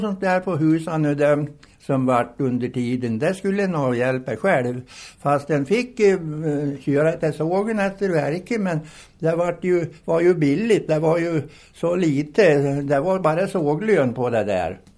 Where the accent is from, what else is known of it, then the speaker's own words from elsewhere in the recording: Ånhammar, Södermanland, Sweden; Sen var det här min hemtrakt här i Ånhammen